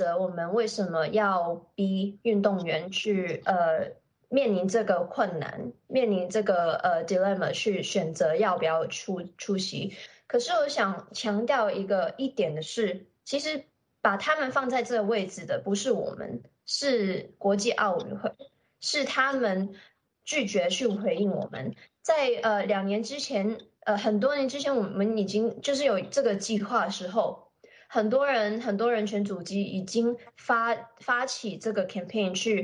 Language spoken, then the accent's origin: Chinese; Hong Kong; 我们香港人